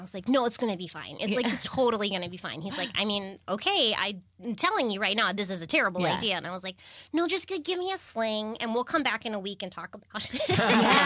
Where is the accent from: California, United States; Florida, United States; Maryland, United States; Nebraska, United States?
Maryland, United States; Baltimore; born there; oh, I was born in Baltimore, and everybody thought that our au pairs were my mother